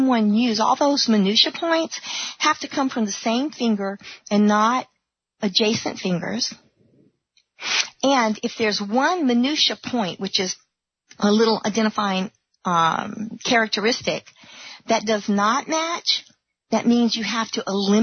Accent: Louisiana, United States; I was from Louisiana, and so I went to her.

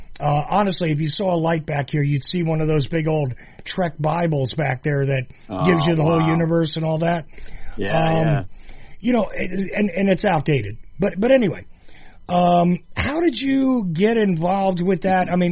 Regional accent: New Jersey, United States; You know, growing up in New Jersey, which meant I had access to New York.

